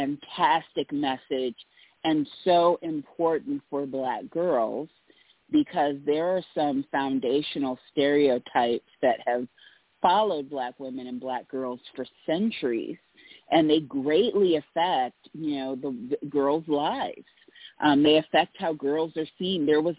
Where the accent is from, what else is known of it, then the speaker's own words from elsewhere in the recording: Indiana, United States; It is a lifelong dream that I had since I was a little bookish girl growing up in Indiana.